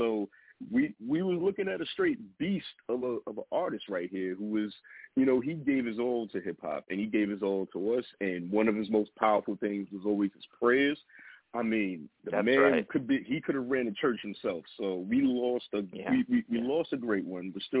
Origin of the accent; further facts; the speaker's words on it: Harlem, New York, United States; again, I'm from Harlem too.